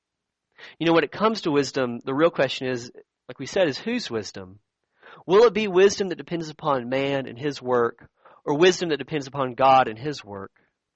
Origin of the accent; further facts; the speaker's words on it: Alabama, United States; I grew up in South Alabama, and that was not the cool part of Alabama with like the mountains, or the old historic part of Alabama on like the coast with Mobile.